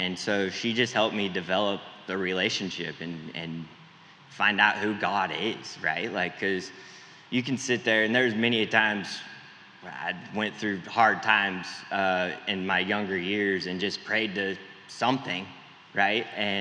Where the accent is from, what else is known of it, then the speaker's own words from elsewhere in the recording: Anderson, California, United States; I'm from Northern California, a little town called Anderson, about 2 hours north of Sacramento. Grew up in a racing family.